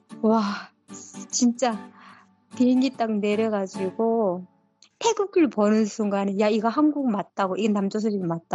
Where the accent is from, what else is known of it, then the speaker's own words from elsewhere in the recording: North Korea; accent: North Korean; now in South Korea; 제가 이북 사람이 탈북민이니까